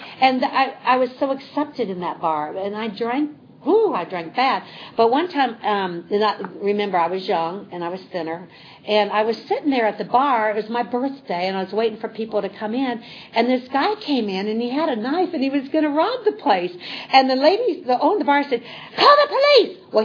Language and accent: English; Iowa, United States; And I am from Iowa, but I'm terrified of tornadoes.